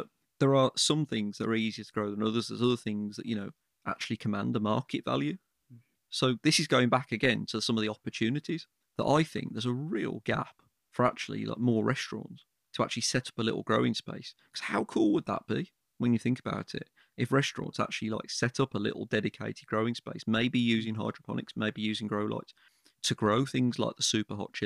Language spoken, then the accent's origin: English; Birmingham, West Midlands, United Kingdom; You know, we're from Birmingham